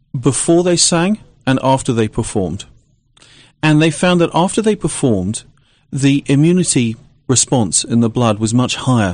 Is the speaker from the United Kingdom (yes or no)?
yes; United Kingdom; I'm actually British.